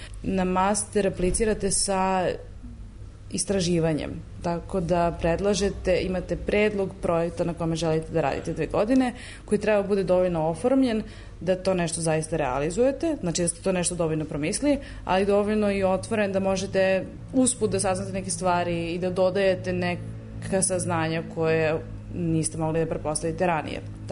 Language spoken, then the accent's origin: Serbian; Serbia; da ja dolazim iz Srbije